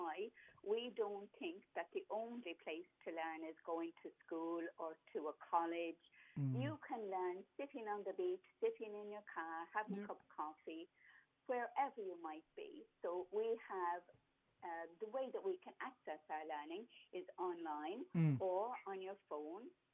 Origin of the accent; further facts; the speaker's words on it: Ireland; moved away as an adult; now in Cairns, Australia; So about 17 years ago, I came from Ireland to live here in Cairns.